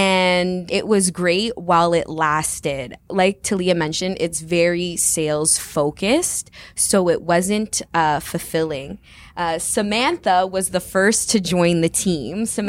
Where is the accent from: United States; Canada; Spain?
Canada; Ottawa, Ontario; also born or lived in Edmonton; I was living in Edmonton, and it was during COVID, like the peak of COVID. I'm born and raised in Ottawa, but after my studies, I moved to Edmonton for job opportunity in the legal field.